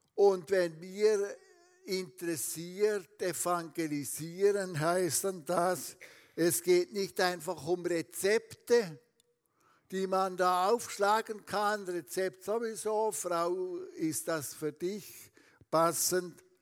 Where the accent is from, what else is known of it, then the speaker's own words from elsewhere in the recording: Switzerland; dass wir als Schweizer uns so für sie Zeit nehmen